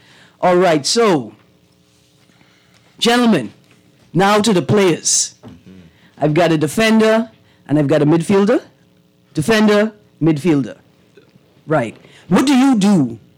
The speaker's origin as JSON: {"language": "English", "country": "Bahamas", "tie": "born or raised there", "also_born_or_lived": "Britain", "said": "I grew up in the Bahamas. I went to Britain. I went to a boarding school and started playing netball."}